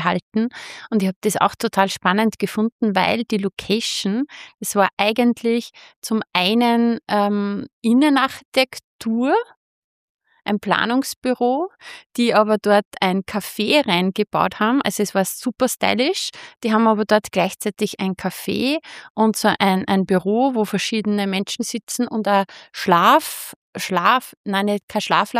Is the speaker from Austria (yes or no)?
yes; Steyr, Upper Austria, Austria; Also ich komme ja so aus dem Raum Steyr